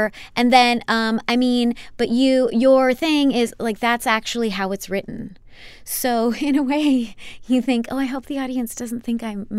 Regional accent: Michigan, United States; when I was growing up in Michigan. There was a summer stock theater there

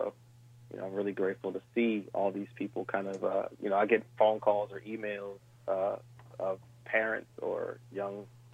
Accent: Connecticut, United States; He's from Connecticut. I'm also from Connecticut.

